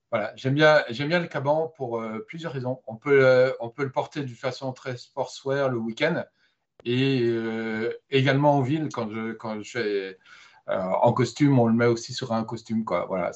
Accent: Normandy, France; Moi-même, je suis normand

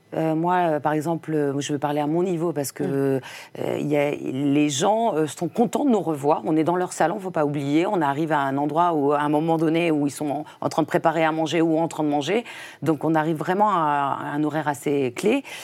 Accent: Compiègne, Hauts-de-France, France; Le 20 juillet 1971, et à Compiègne, dans l'Oise. Donc, je suis picarde.

